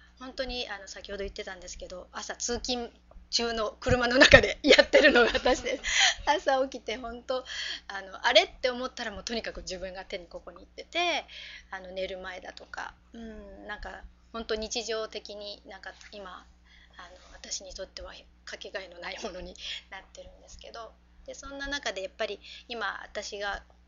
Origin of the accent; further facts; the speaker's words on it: Fukuoka, Japan; はじめまして、福岡から来ました